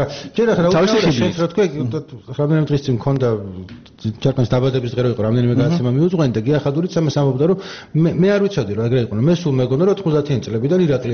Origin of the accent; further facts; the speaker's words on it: Baghdati, Imereti, Georgia; მეც ბაღდათიდან ვარ, რიგიდან ვარ